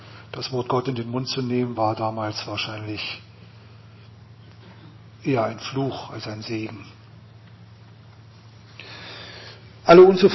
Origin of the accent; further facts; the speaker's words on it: East Germany, Germany; Habe dann dort im Untersuchungshaft gesessen in West-Berlin als Ostdeutscher.